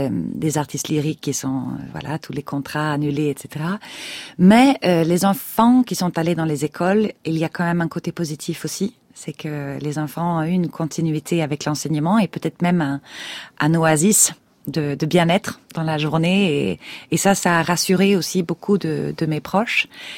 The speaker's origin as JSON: {"language": "French", "country": "Sweden", "said": "Je viens de Suède où il y a une pratique dans la tradition populaire aussi qui est très très forte."}